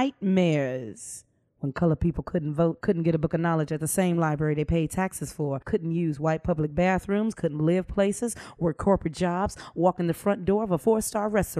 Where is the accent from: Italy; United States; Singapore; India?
United States; Chicago, Illinois; And growing up in Chicago, life showed you a good time.